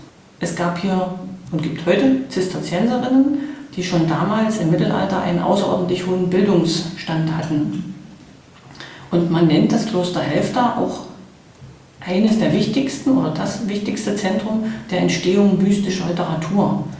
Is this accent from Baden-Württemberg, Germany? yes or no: no; Halle, Saxony-Anhalt, Germany; in meiner Heimatstadt Halle